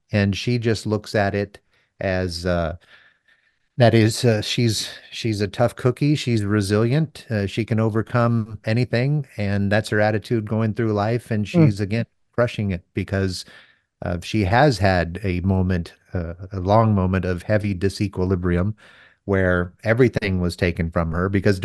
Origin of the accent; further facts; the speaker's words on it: Texas, United States; I'm from Texas originally, and I've always spoken highly of Texas.